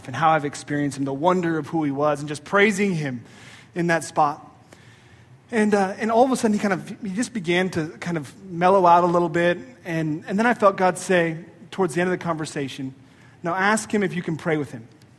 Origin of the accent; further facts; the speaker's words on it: Montana, United States; When I grew up in Montana, probably the least culturally diverse place in America. We have 1 million people in the whole state